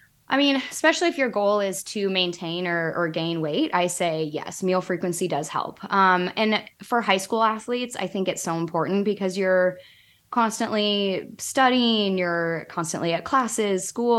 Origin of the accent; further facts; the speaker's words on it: Lincoln, Nebraska, United States; Well, honestly, I was born and raised in Lincoln. So my heart was always a University of Nebraska Lincoln girl.